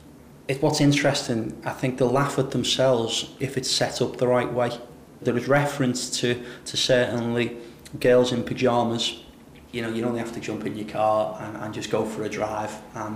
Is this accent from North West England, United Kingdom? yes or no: yes; Liverpool, North West England, United Kingdom; I'm from Liverpool.